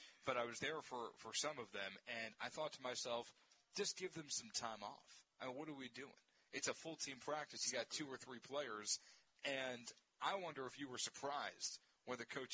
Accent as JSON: {"language": "English", "region": "New Jersey", "country": "United States", "said": "Because I'm from New Jersey, New York. It's bigger over there."}